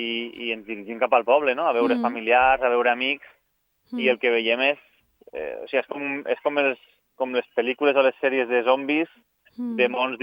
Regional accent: Castelló de la Plana, Valencian Community, Spain; born there; now in Paiporta, Spain; No, mira, jo no sóc de Paiporta, no sóc nascut ací, sóc nascut a Castelló, però ja fa anys que visc ací i que treballo ací a Paiporta.

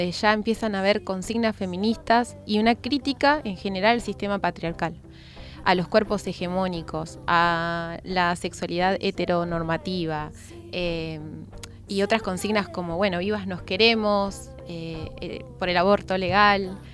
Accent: Patagonia, Argentina; Desde Argentina, la Patagonia, súper al sur.

